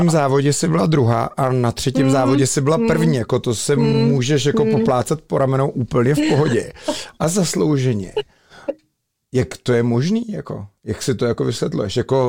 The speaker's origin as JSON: {"language": "Czech", "town": "Plzeň", "region": "Plzeň Region", "country": "Czechia", "said": "my jsme jako Plzeňáci"}